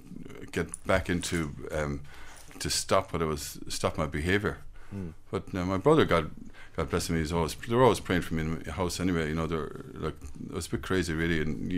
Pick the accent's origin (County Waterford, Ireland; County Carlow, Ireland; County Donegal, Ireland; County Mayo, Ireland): County Mayo, Ireland; Ballintubber; I'm from Ballintubber in County Mayo.